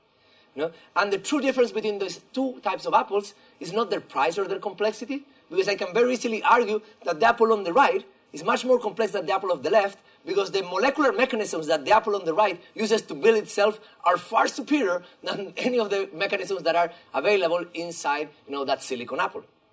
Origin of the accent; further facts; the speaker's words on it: Chile; English is a second language; moved away as an adult; now in United States; as you probably hear from my funny accent that maybe you're not able to locate, I'm from Chile. And I've been living in the U.S. for 11 years.